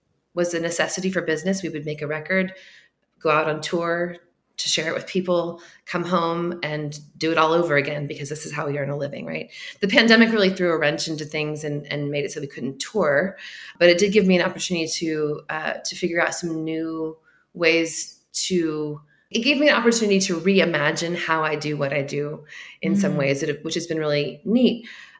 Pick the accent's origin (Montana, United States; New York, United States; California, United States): California, United States; But my history briefly is that I was raised in California in the United States and spent most of my life there.